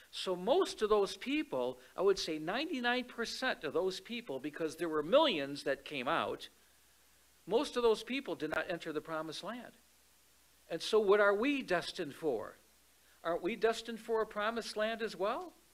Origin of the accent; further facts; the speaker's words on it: Detroit, Michigan, United States; born there; I was born in Detroit.